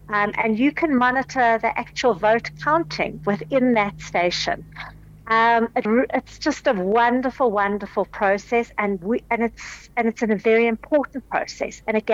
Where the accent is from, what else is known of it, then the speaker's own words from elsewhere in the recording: South Africa; it's actually quite uplifting and inspiring as a South African to be part of that process.